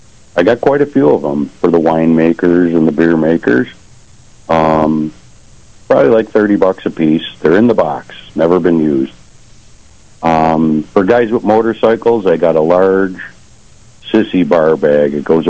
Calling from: Attica, United States; Attica, Jim.

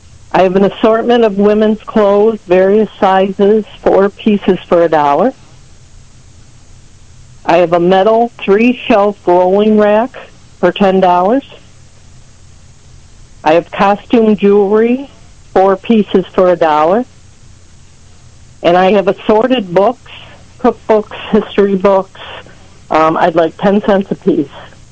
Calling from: Leroy, United States; I am calling from Leroy.

